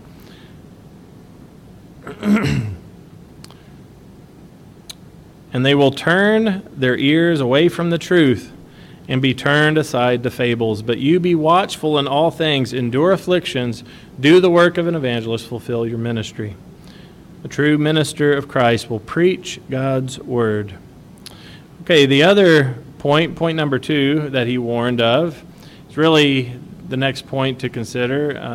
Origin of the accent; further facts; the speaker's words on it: Kentucky, United States; Growing up in Kentucky, on some of the acreage that we had, there's a couple of apple trees and a pear tree